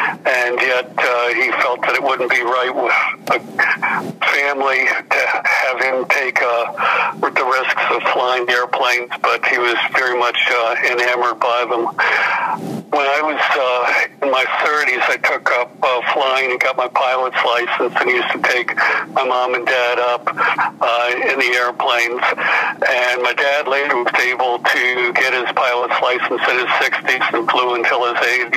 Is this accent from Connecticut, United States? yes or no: yes; Storrs, Connecticut, United States; I grew up in Storrs, Connecticut, went to E.O. Smith High School, went on and got a bachelor's degree at Muskingum College in Ohio